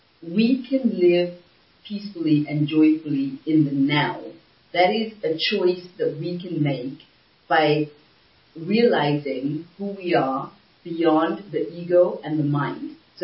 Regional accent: Zimbabwe; because I'm from Zimbabwe, from Africa, and nobody goes to India from the people I know

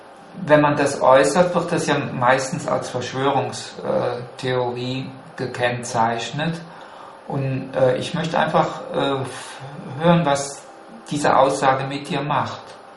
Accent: Germany; irgendwie sehe ich mich eigentlich selber lieber als Mitteleuropäer anstelle als Deutscher.

